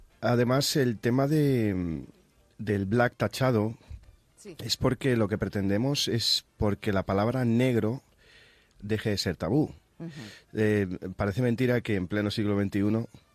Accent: Spain; Pues nuestra realidad es que somos españoles

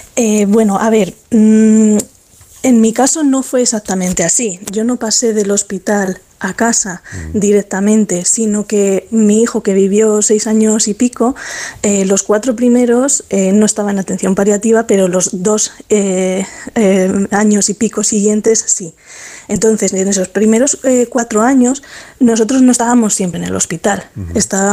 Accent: Madrid, Community of Madrid, Spain; en nuestro caso somos de los privilegiados, somos de Madrid

